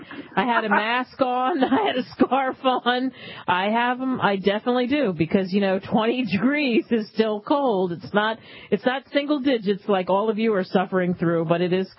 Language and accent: English; Philadelphia, Pennsylvania, United States; Hey, growing up in Philly, we did that too.